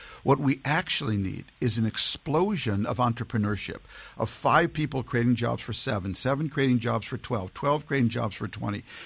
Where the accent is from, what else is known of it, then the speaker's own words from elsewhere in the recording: Minnesota, United States; My book is really addressed to and ends up in the community where I grew up in Minnesota.